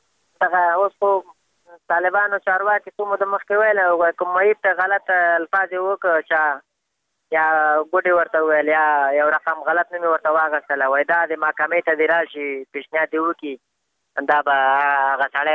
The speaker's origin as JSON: {"language": "Pashto", "country": "Afghanistan", "said": "بس خو موږ هم د افغانستان بچیان یو د افغانستان معلولین یو پوه شي موږ باندې افغانستان ډېر ګران دی"}